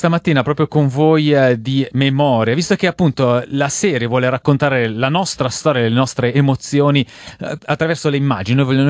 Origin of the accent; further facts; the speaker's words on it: Como, Lombardy, Italy; Dalle mie parti a Como si chiamano a fare le vasche.